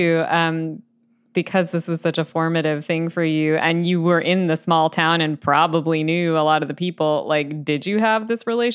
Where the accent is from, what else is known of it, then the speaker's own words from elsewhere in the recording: New York, United States; my experience is a little different because I grew up in the New York City suburbs